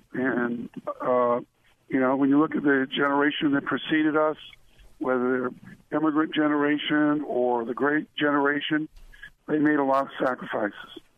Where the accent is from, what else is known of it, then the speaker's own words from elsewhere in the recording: New Orleans, Louisiana, United States; I won New Orleans in the race for governor. I'm from New Orleans.